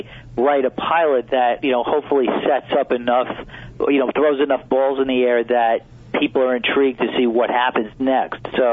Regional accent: Brooklyn, New York, United States; Well, I grew up in Brooklyn, as I said before, and I kind of was always interested in gangsters and crime.

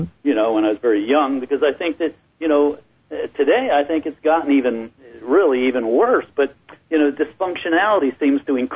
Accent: East Coast, United States; Well, I mean, I don't think it was that much different than many other, young kids growing up on the East Coast

